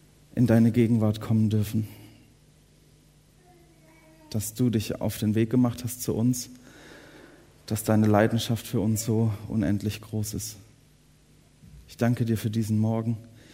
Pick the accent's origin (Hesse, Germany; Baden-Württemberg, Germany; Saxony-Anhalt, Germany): Baden-Württemberg, Germany; Und ich musste so an einen Ausspruch denken aus dem Süden, wo ich herkomme, das heiligst Blechle.